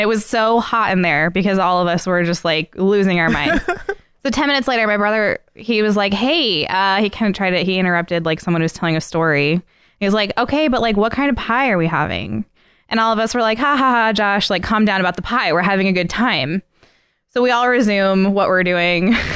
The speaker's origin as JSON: {"language": "English", "region": "Scotland", "country": "United Kingdom", "said": "I just know that for us, that was like really saucy because we're so Scottish."}